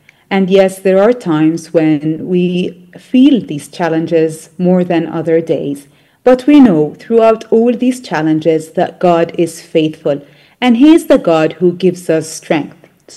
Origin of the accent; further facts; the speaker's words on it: Bethlehem, West Bank, Palestine; people often ask me, what does it feel like growing up in Bethlehem? And to everyone I say that I think Bethlehem is the most beautiful place on earth.